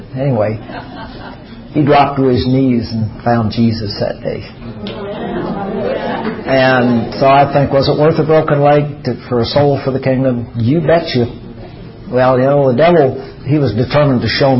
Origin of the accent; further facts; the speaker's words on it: the Ozarks, United States; you know, I'm from the Ozarks, and so we got duct tape and baling wire and all that kind of stuff.